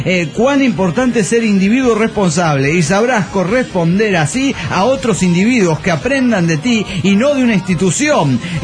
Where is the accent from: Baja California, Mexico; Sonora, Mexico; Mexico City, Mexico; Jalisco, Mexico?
Sonora, Mexico; Hermosillo; now in Barcelona, Spain; de Hermosillo, Sonora, en Barcelona, España.